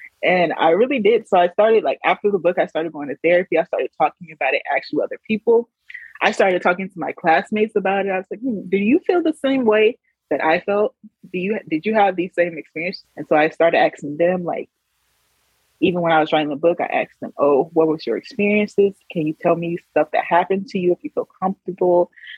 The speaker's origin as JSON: {"language": "English", "town": "Memphis", "region": "Tennessee", "country": "United States", "said": "because I'm coming from Memphis, Tennessee, which is a major Black city. I've only interacted with Black people. I've only been to school with Black people my whole life."}